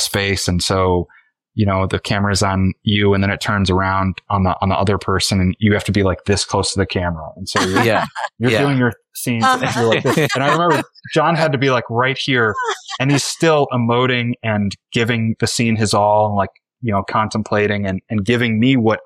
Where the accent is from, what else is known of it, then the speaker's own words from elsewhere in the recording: Joliet, Illinois, United States; it's kind of based on like the people that I grew up with in Joliet